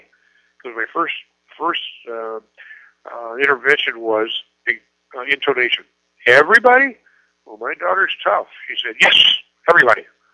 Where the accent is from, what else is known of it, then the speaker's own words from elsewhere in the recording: Iowa, United States; Now, I grew up in Iowa, and I'm thinking pennies, $9.99.